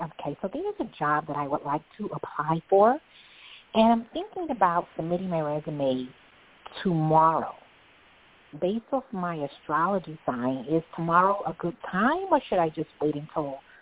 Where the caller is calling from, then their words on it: United States; I'm calling from the Hi. I'm calling from the New York and New Jersey area.